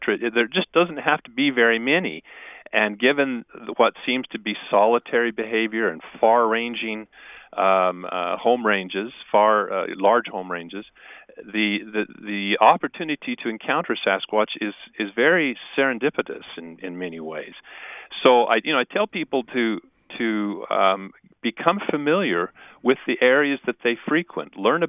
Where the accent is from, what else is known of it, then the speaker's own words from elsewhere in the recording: Idaho, United States; Here, I'm from Idaho